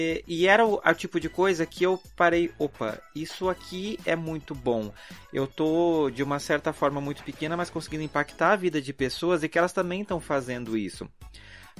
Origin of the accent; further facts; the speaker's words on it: São Paulo, Brazil; eu sou muito paulista, né?